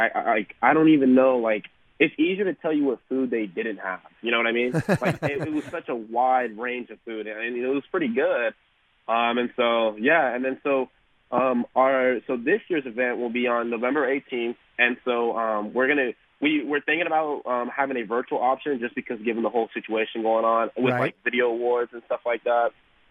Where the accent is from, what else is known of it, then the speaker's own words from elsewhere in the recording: Phoenix, Arizona, United States; because I come from East Phoenix, and so it was a whole different new scene for me.